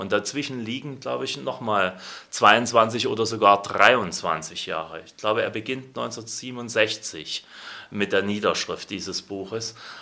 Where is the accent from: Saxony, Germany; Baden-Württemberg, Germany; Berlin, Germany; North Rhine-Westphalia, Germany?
Saxony, Germany; Chemnitz; also born or lived in Poland; Also ich komme ursprünglich aus Chemnitz und habe auch auf dem Gymnasium bereits 2 slawische Sprachen gelernt.